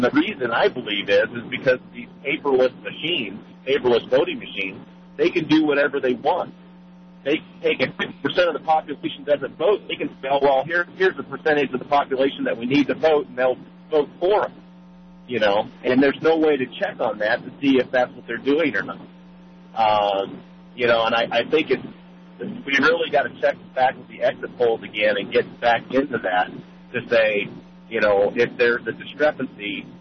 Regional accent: Nebraska, United States; Well, you know, I grew up in Nebraska, and you look at Ben Nelson.

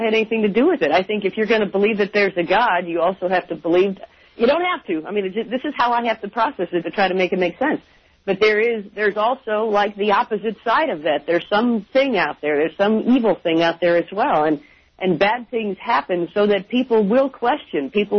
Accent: Longmont, Colorado, United States; from Longmont. I'm on a business trip, so I thought I'd call you from your old stomping grounds.

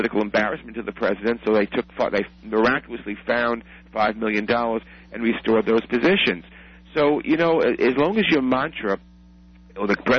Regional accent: New York, United States; Pete King from my home state of New York

